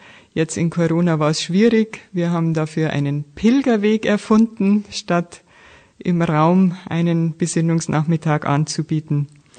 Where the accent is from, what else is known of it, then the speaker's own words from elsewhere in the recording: Munich, Bavaria, Germany; now in Jena, Germany; Ursprünglich komme ich aus München. Dort war ich auch Lehrerin.